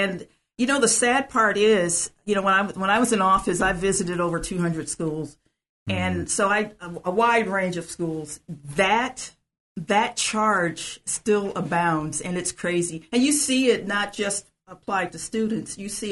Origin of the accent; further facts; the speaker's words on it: Detroit, Michigan, United States; The racism that I did growing up in Detroit, no.